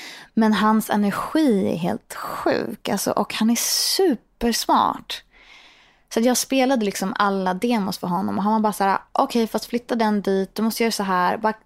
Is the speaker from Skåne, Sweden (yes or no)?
yes; Ystad, Skåne, Sweden; born there; Och det var så mysigt att han pratade skånska. Jag har ju sån hemlängtan. Och jag är född i Ystad.